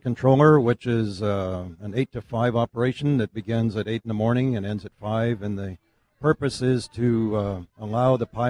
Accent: Rockford, Illinois, United States; I'm from Rockford, Illinois.

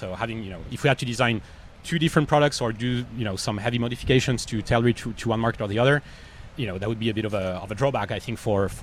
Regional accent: France; And I'm originally from France

